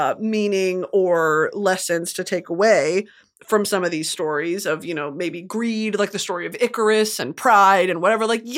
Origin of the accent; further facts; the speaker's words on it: the South, United States; I'm from the South.